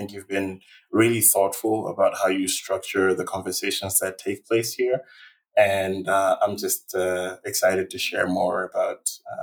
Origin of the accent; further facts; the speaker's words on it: Malawi; also born or lived in Nairobi, Kenya; now in Johannesburg, South Africa; I'm originally from Malawi, and I've had the privilege of living in a few African countries now, spent quite a bit of time in Nairobi, Kenya, and now I'm in Johannesburg in South Africa.